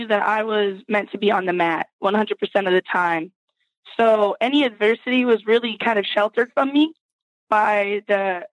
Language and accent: English; Oklahoma, United States; So I grew up in Oklahoma. I grew up wrestling on an all-men's wrestling team, and I started wrestling in fifth grade with a bunch of support.